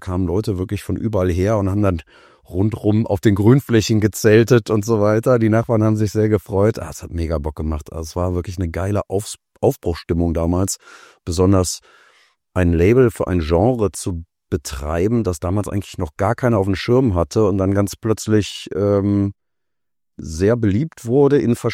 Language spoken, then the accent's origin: German; Leichlingen, North Rhine-Westphalia, Germany; also born or lived in Bonn; Geboren bin ich zwar in Bonn, aber meine ganze Kindheit und Jugend habe ich in Leichlingen verbracht, was ja direkt neben Solingen ist.